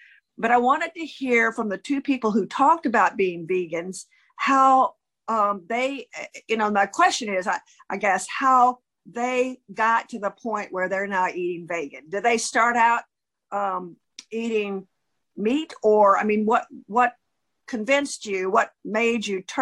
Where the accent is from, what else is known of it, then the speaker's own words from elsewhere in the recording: Nashville, Tennessee, United States; compulsive overeater, anorexic and bulimic, and I'm from Nashville, Tennessee.